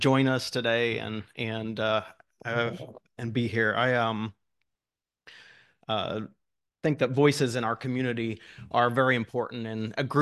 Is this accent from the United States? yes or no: yes; Iowa, United States; As we mentioned, I grew up in Iowa. Worked at the Des Moines Register for decades, and have been at Axios since 2021.